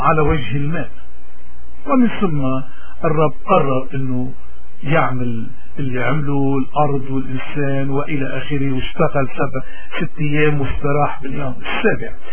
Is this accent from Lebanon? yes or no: yes; Lebanon; نحن كلبنانيين عنا كتير عادات وتقاليد، لأنه بجبالنا خصوصا